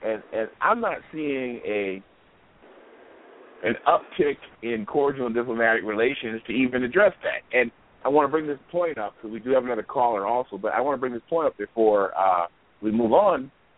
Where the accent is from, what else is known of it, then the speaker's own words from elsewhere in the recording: Minneapolis, Minnesota, United States; I grew up in South Minneapolis, and I know the Neighborhood Youth Corps.